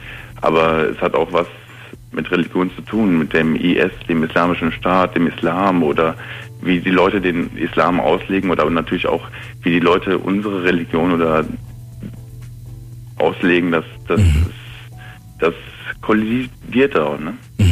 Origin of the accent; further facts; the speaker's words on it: Wesseling, North Rhine-Westphalia, Germany; Ich komme hier aus Wesseling, das ist in der Nähe bei Köln, Bonn, Rheinland.